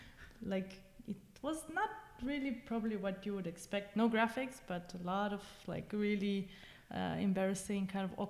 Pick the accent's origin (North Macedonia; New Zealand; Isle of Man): North Macedonia; now in Copenhagen, Denmark; I'm actually from Macedonia, but came to study here in Copenhagen a long time ago.